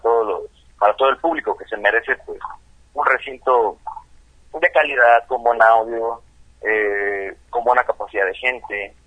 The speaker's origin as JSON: {"language": "Spanish", "region": "Oaxaca", "country": "Mexico", "said": "la banda es de Cancún, yo soy de Oaxaca, de Monterrey"}